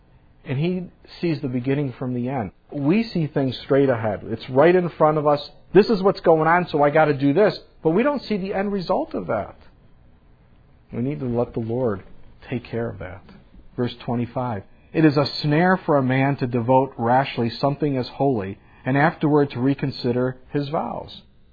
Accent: Chicago, Illinois, United States; When I was growing up in Chicago as a kid, we lived on the landing path towards O'Hare Airport.

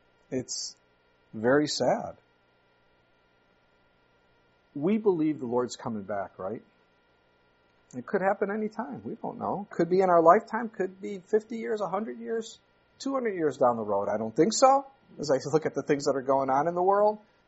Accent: Chicago, Illinois, United States; now in Manitowoc, United States; When I came up here from Chicago, and I knew God had called me to Wisconsin, He opened the door here in Manitowoc.

